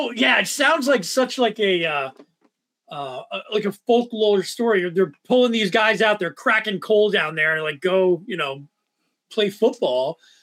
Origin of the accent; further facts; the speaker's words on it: Pennsylvania, United States; growing up in Pennsylvania, this is one of those stories that, you know, you kind of hear.